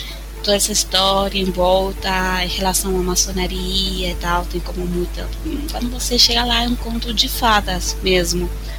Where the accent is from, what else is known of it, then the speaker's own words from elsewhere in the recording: Argentina; Portuguese is a second language; que não, sou argentina, que não tenho família, nem brasileira, que não tenho família portuguesa.